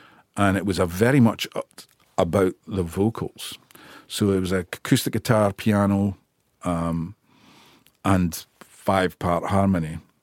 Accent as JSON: {"language": "English", "region": "Scotland", "country": "United Kingdom", "accent": "Scottish", "said": "I've never lost my accent, even though I've lived all over the planet. There's so much Scottishness in it lyrically."}